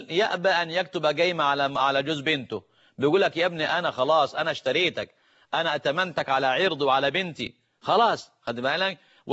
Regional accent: Egypt; عندنا في مصر

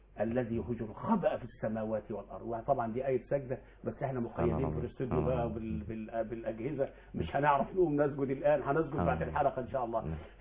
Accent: Mansoura, Dakahlia, Egypt; عندنا في المنصورة

